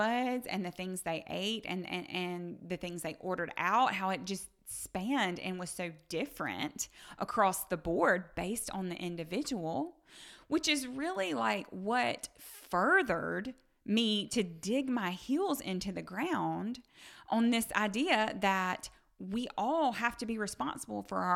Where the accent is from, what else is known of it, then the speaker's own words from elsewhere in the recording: the South, United States; I personally don't know if I'd be able to do anything different, but because I am from the South, but you see what I'm saying.